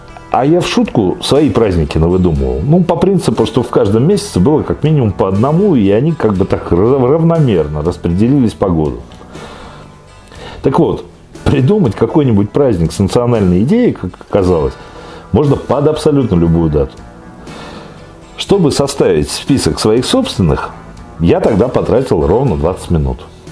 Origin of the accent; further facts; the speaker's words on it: Vladimir, Vladimir Oblast, Russia; also born or lived in Vorkuta / Novgorod; now in Saint Petersburg, Russia; Вот я родился в Воркуте, вырос во Владимире и Новгороде, живу в Санкт-Петербурге. За границей и в Польше не был уже 21 год. Ассоциирую себя с польским народом, но являюсь по праву частью народа российского.